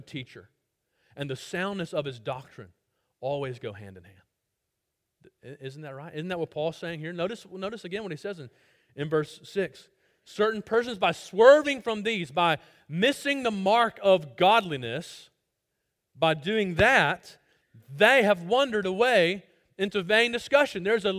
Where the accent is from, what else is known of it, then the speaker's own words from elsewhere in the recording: Birmingham, Alabama, United States; There was a pastor near where I grew up in Birmingham, Alabama, that planted a church.